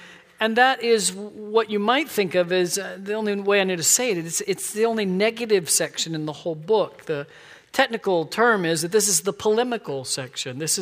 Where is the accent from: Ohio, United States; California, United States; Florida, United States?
Florida, United States; Because I'm from Florida and I can.